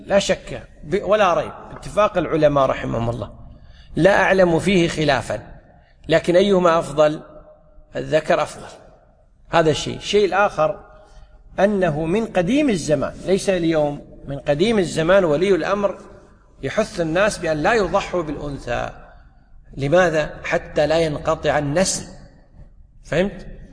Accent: Kuwait

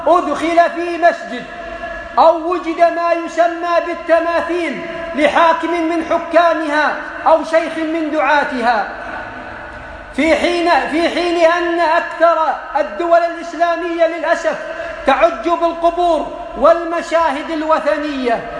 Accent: Kuwait

